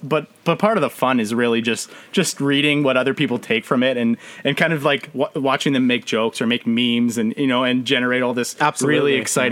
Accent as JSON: {"language": "English", "country": "Canada", "said": "as a Canadian"}